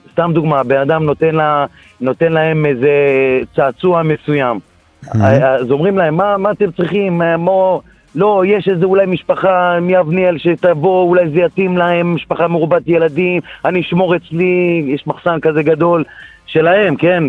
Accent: Harish, Haifa District, Israel; אני מחריש.

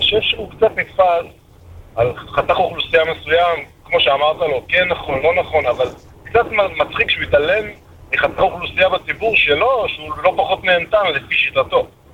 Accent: Jerusalem, Jerusalem District, Israel; אני מירושלים.

